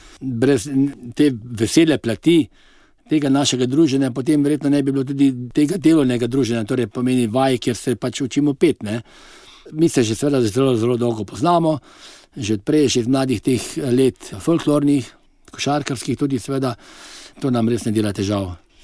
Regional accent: Bistrica ob Sotli, Savinja, Slovenia; moved away as an adult; also born or lived in Ljubljana; now in Bizeljsko, Slovenia; živim že od študijskih let v Ljubljani, sicer pa prihajam iz Kozjanskega, iz Bistrice ob Sotli, zdaj danes pa živim ob koncu tedna na Bizeljskem.

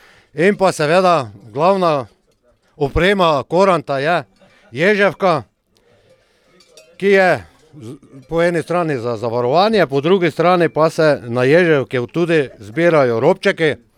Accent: Markovci, Drava, Slovenia; tudi vsi smo iz Markovc, rojeni Markovčani, tak da boljšega originala od tega ni.

